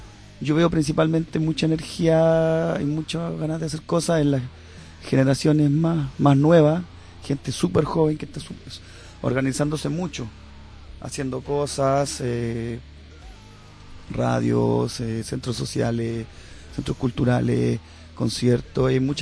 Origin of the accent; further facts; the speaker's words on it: Chile; nosotros venimos de Chile, que es el último país de Sudamérica allá abajo.